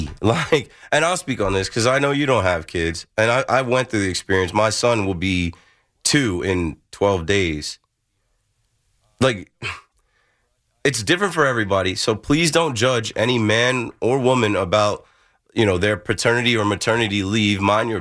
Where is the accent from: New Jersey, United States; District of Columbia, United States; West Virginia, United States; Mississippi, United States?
New Jersey, United States; I'm from the Shore area, Monmouth County. My wife is from Ocean County. Both of those places are well over an hour south from New York City.